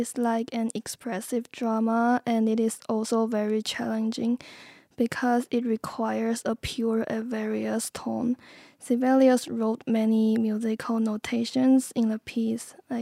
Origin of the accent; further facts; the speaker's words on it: Taipei, Taiwan; English is a second language; now in United States; I'm from Taiwan, and I grew up in Taipei.